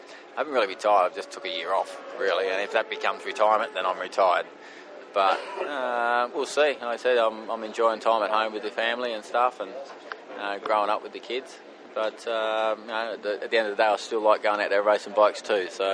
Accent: Australia; You know, being Australian, you're not part of the European world culture.

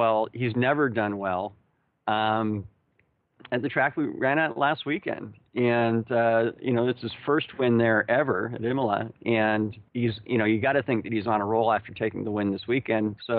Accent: United States; And, you know, as an American, I think it'd be pretty badass to have an all-Texas team.

